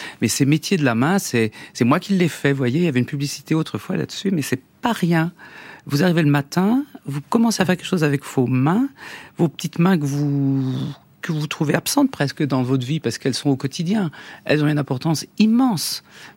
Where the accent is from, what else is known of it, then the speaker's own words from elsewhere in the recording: Nantes, Pays de la Loire, France; born there; Je suis né à Nantes, franchement, on parlait pas de mode à la maison.